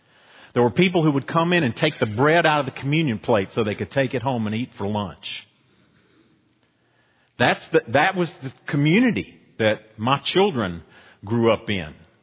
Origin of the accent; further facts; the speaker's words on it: Boone, North Carolina, United States; You know, growing up in Boone was unique.